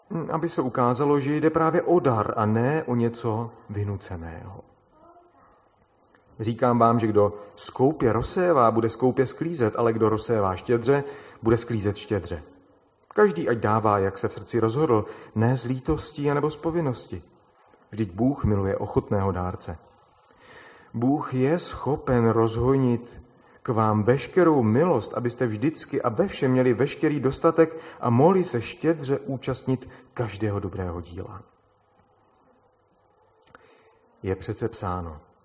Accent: Moravian-Silesian Region, Czechia; bylo tam fajně, jak se říká u nás, na Ostravsku

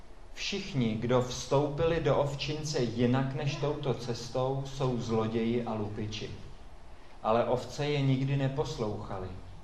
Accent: Husinec, South Bohemian Region, Czechia; Vyrostl jsem v Husinci. Z okna svého pokojíčku jsem se díval přímo do zahrady Husova domku.

